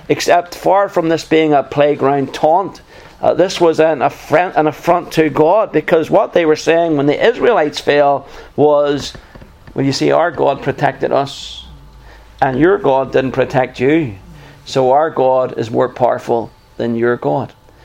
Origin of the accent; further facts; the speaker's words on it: Northern Ireland, United Kingdom; we grew up in Northern Ireland, Hazel